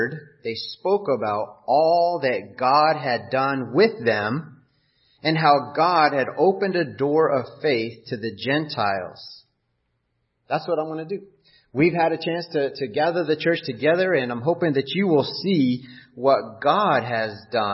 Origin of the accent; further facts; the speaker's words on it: Arizona, United States; we are actually from this area. We grew up here on the Navajo Reservation, and it extends into New Mexico and up into Utah.